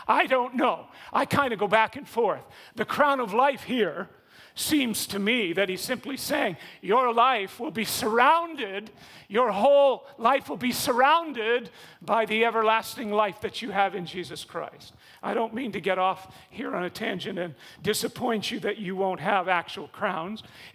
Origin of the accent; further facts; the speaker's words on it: Canada; See, what I would say to us as a Canadian church, you're all filthy rich.